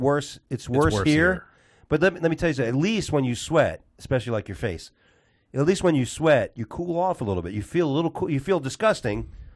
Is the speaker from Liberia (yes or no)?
no; Bahamas; I'm from the Bahamas.